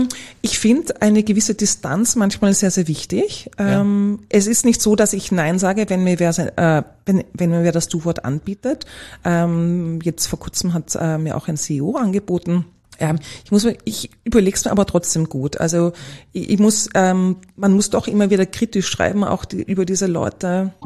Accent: Vienna, Austria

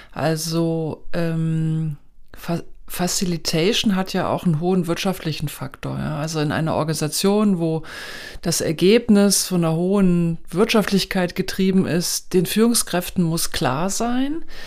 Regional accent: Kassel, Hesse, Germany; also born or lived in Stuttgart; Ich freue mich sehr, hier in Kassel zu sein, meine Heimatstadt. Ich finde Kassel eine ganz großartige Stadt, hat so vieles Wasser und Grünes.

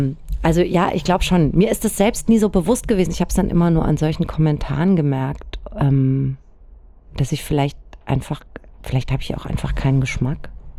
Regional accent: Spessart, Germany; ich bin im Spessart aufgewachsen, halt so ein blondes Mädchen, das immer draußen rumgeturnt ist.

